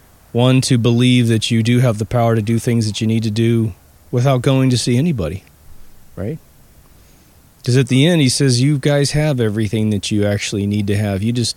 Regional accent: Kansas, United States; now in California, United States; I was always tortured with the story of Wizard of Oz because I'm from Kansas. And when I came to California, I always got two questions.

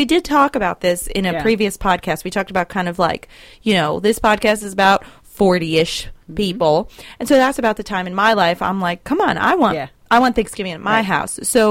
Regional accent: Ireland; I'm Irish. We drink.

